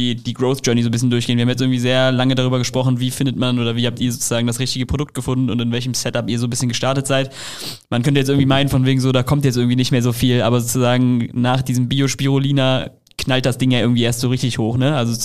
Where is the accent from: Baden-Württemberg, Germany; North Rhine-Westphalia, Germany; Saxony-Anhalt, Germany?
North Rhine-Westphalia, Germany; Leverkusen; Ich liebe Leverkusen. Meine Heimat.